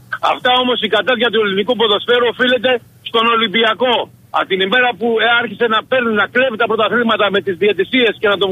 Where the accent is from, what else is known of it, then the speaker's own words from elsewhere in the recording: Piraeus, Attica, Greece; born there; εγώ είμαι Πειραιώτης κιόλας. Δεν είμαι ούτε από τα Βάρσαλα, ούτε από την Κομωτινή. Πειραιώτης γεννημένος στον Πειραιά, στο Πασαλιμάνι.